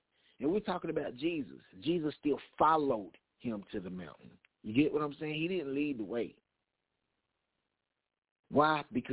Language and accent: English; Knoxville, Tennessee, United States; Can't you see? And I'm from Knoxville, Tennessee.